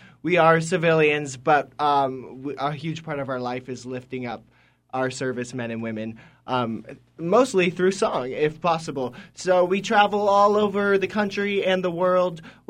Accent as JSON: {"language": "English", "town": "San Luis Obispo", "region": "California", "country": "United States", "said": "I am from San Luis Obispo, California."}